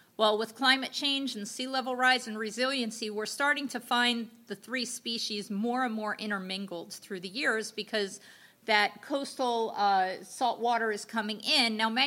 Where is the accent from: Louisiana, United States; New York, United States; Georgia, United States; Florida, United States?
Florida, United States; I'm from South Florida, and a lot of the project examples I have in here are South Florida and the Caribbean.